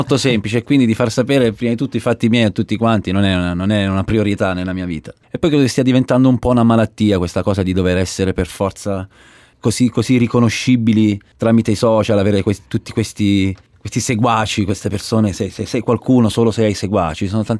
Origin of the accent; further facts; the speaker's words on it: Abruzzo, Italy; io sono abruzzese, quindi ci sono delle città in Italia che purtroppo sono soggette a questi disastri atmosferici. Noi abbiamo una terra invece che trema